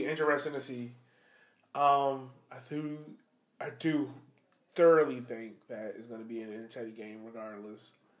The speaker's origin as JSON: {"language": "English", "town": "Richmond", "region": "Virginia", "country": "United States", "tie": "born or raised there", "said": "I grew up in Richmond my whole life. I should know streets by now."}